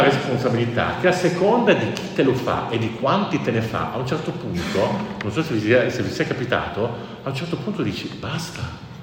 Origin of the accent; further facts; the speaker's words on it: Piedmont, Italy; io arrivo dall'Alta Langa